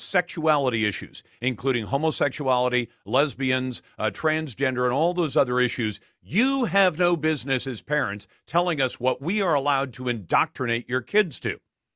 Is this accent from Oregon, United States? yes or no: yes; Tillamook, Oregon, United States; because my hometown at Tillamook, I see the horse races when I go down to the county fair.